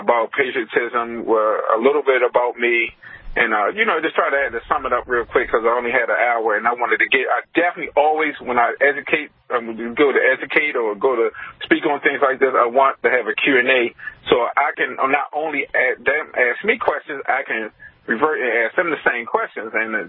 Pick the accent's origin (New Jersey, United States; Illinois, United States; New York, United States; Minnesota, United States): New York, United States; Queens; also born or lived in Baltimore; that's because I grew up in Queens, and I said, grew up half here in Baltimore.